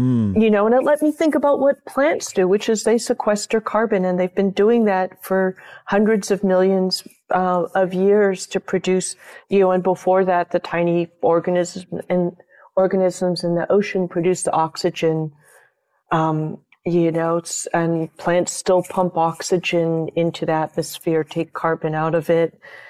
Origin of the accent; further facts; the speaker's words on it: California, United States; One of the joys, I'm a Californian, I'm a habitué of farmers markets.